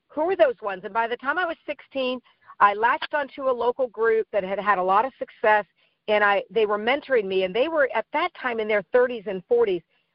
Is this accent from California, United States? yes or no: yes; Oakland, California, United States; I was born and raised in the Bay Area of California and then raised near the Oakland area.